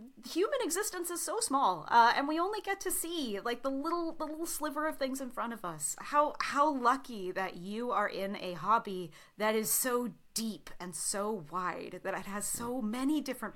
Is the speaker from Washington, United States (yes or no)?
yes; Pasco, Washington, United States; Maybe my dad, like maybe growing up in Pasco